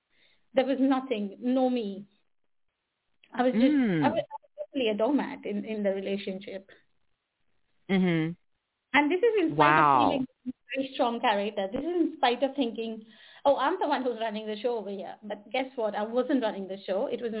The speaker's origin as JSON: {"language": "English", "country": "India", "second_language": "English", "said": "as you can probably even hear it in my accent, I'm originally from India."}